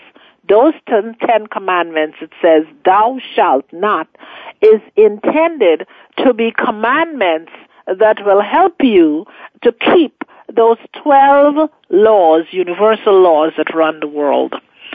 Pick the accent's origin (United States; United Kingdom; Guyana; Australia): Guyana; I'm from Guyana, South America